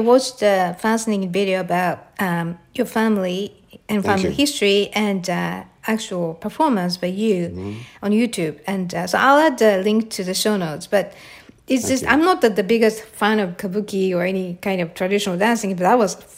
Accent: Tokyo, Japan; Yeah, it's so very lucky because I'm from Tokyo.

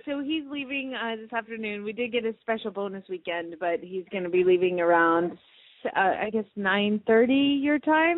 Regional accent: Phoenix, Arizona, United States; from Phoenix, Arizona

